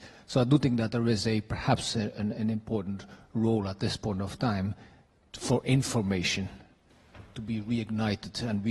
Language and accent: English; Belgium; moved away as an adult; now in United Kingdom; For me personally, and I'm from Belgium, I live 30 years in this country